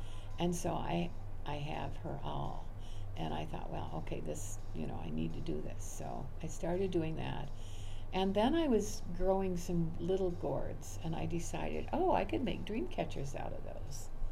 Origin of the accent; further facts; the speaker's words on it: Hungry Jack, Minnesota, United States; also born or lived in St. Paul; I was born in St. Paul, and I was 10 days old when they brought me up to Hungry Jack.